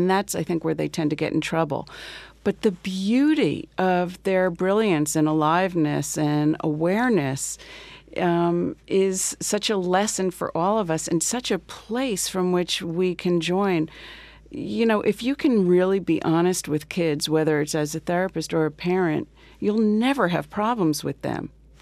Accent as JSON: {"language": "English", "region": "New Jersey", "country": "United States", "tie": "born or raised there", "said": "I grew up in New Jersey in an upper-class community. And we were poor. We were, you know, there's like four poor Jews. We were among them."}